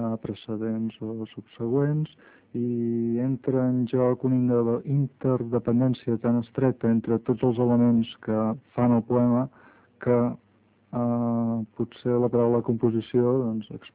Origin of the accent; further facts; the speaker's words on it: Barcelona, Catalonia, Spain; jo soc barceloní, per tant, soc mediterrani occidental